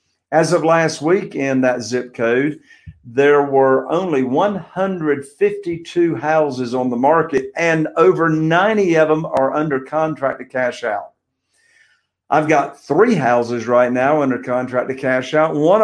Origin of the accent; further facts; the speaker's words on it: Newport, North Carolina, United States; right here in Eastern North Carolina, in my hometown, Newport, zip code 28570